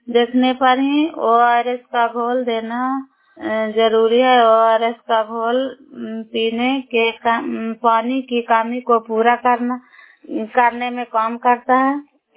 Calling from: Bairiganj, Bihar, India; नालंदा जिला कराय ब्लॉक मकरौता पंचायत ग्राम बैरीगंज के निवासी हूँ।

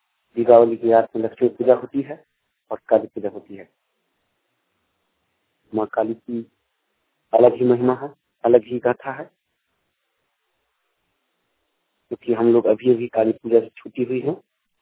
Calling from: Madhubani, Bihar, India; Satghara Sindhi Mahapatra toll Madhubani जिला मधुबनी बिहार से बोल रहा हूँ।

